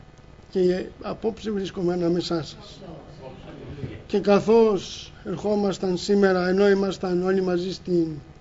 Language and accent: Greek; Volos, Thessaly, Greece; now in Athens, Greece; κατάγομαι και εγώ, έχω καταγωγή από το Πήλιο, χρόνια και εγώ παιδί μεγάλωσα μέσα στην εκκλησία του Βόλου.